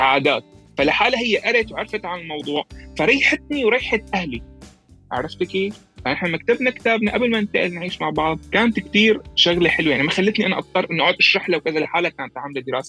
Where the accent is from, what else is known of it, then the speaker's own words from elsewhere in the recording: Latakia, Latakia Governorate, Syria; يعني كانت حلبية وأنا من اللاذقية.